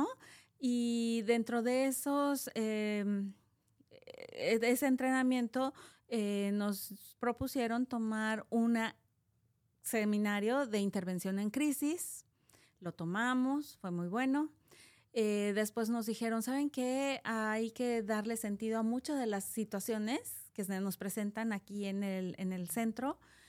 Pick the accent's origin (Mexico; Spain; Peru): Mexico; Yo vengo de México. En México tengo dos hijos, ya son adultos, jóvenes.